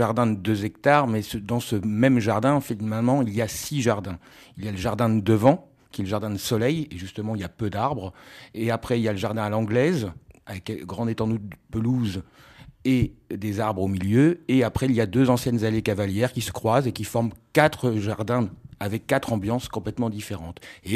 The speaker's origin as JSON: {"language": "French", "town": "Le Mans", "region": "Pays de la Loire", "country": "France", "also_born_or_lived": "Dreux", "said": "je suis né à Dreux, mais je suis originaire du Mans. Et après, je suis retourné vivre sur le Mans."}